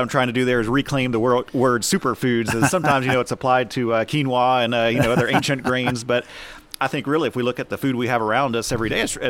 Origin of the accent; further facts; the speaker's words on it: Texas, United States; also born or lived in Oklahoma; I grew up in the Texas Panhandle and spent the last 13 years in Oklahoma. So this is a change.